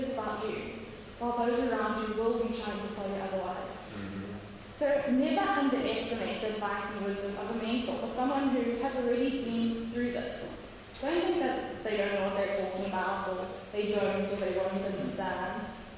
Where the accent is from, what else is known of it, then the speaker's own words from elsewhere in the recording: Mozambique; I grew up in Mozambique with my parents and missionaries. I was homeschooled there, because there were no schools where we were living.